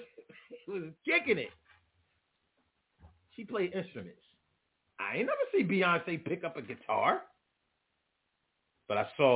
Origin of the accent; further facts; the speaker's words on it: Little Rock, Arkansas, United States; born there; I was born in Little Rock.